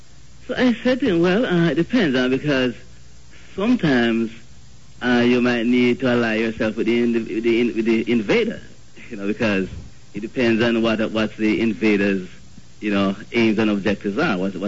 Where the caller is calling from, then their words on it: New York, United States; I'm calling from the Bronx.